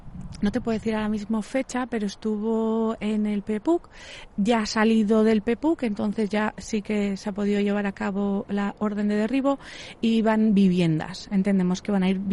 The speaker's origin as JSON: {"language": "Spanish", "town": "Guía", "region": "Canary Islands", "country": "Spain", "moved": "yes", "lives_now": "San Sebastián, Spain", "said": "yo soy de Guía y vine aquí hace 4 años"}